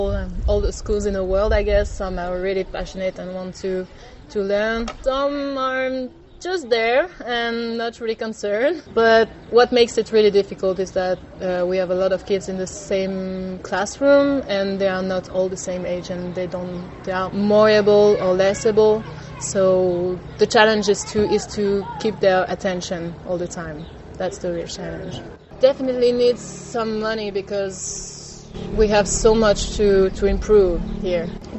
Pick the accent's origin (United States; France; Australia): France; from France. I live in South France and I'm traveling in Southeast Asia for a year now.